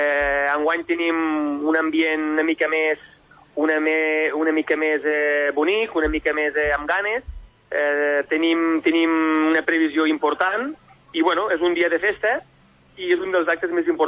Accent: Catalonia, Spain; jo com a català

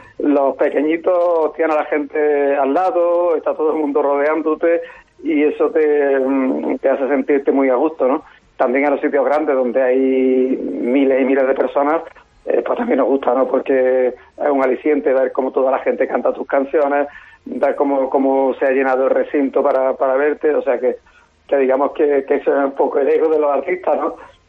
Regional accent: Andalusia, Spain; accent: Andalusian; Somos de Andalucía, nos gusta mezclar el rock con la música, entre comillas, flamenca, pero bueno, nuestra identidad es que somos un grupo de rock con acento andaluz

